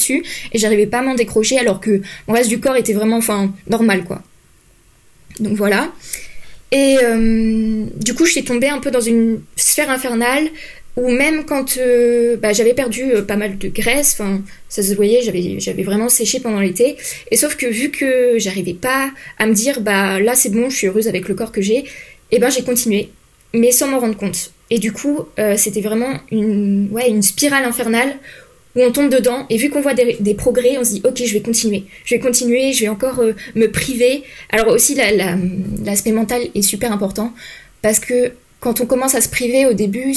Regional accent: France; now in Belgium; j'ai 19 ans. Je suis en études de kiné en Belgique, mais je suis française.

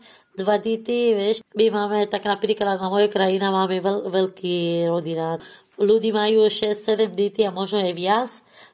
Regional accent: Afghanistan; Slovak is a second language; now in Bratislava, Slovakia; Ja som z Afganistánu a ja mám rodina, áno, deti mám, muž mám a tak bývam na Bratislava.

